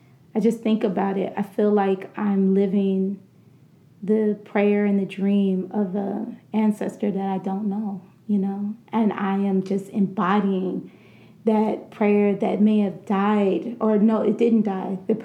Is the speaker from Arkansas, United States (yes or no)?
yes; Arkansas, United States; also born or lived in California; now in Atlanta, United States; But my hometown, where my grandmother lived and raised her family, was in Arkansas, in East Arkansas. And then my first memories are in California.